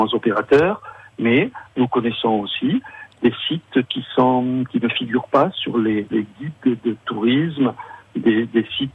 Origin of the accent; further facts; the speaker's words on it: Morocco; moi-même, je suis natif du Maroc et j'y suis resté pendant de très nombreuses années.